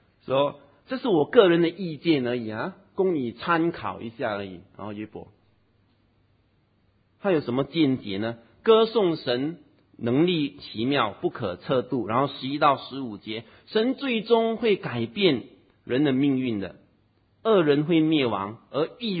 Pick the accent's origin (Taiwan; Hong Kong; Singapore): Singapore; 小时候我当然了，我从小在这边长大了